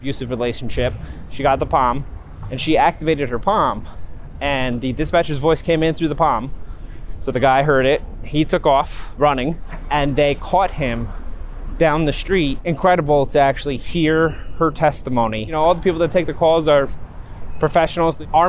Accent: Warwick, New York, United States; also born or lived in Ridgewood; I was born in Ridgewood, New Jersey. I grew up in Warwick, New York, which is right over the border there in Orange County.

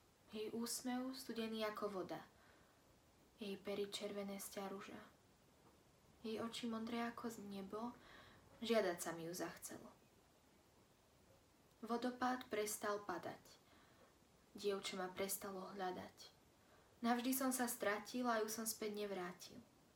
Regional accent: Trenčín, Trenčín Region, Slovakia; Som z Trenčína

